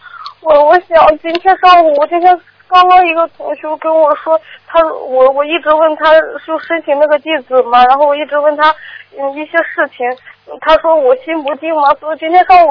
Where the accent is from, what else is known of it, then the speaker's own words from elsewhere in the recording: Shandong, China; 我是山东的。